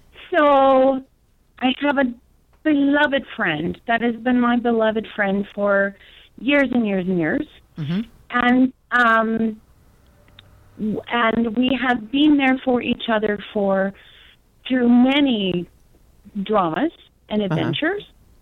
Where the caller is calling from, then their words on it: Colorado Springs, Colorado, United States; I'm calling from Colorado Springs.